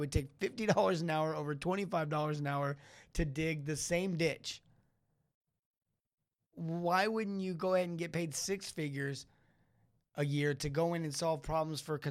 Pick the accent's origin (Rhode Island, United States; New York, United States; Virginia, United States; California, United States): California, United States; now in Texas, United States; getting a chance to go back to where I grew up. Born and raised in California. I'm in Texas.